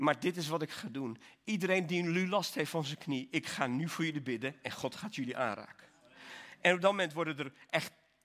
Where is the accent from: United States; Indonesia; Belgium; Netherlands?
Belgium; Ik ben opgegroeid in België.